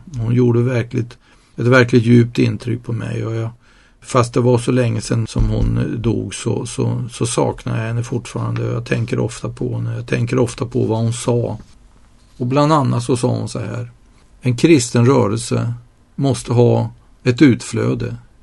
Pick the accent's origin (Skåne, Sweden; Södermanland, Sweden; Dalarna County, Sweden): Södermanland, Sweden; Nyköping; Jag kommer ju från Nyköping. Det är en väldigt fin stad.